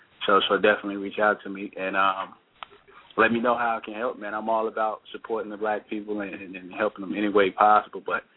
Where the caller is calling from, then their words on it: Los Angeles, California, United States; I'm actually in L.A. right now, but I live in Charlotte.